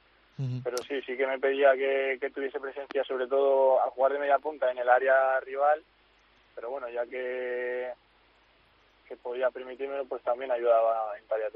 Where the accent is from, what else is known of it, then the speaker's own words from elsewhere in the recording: Balearic Islands, Spain; y con la ilusión de que puede ser importante para el Mallorca, y encima le sumas que es el equipo de mi tierra, pues aún más ganas si cabe.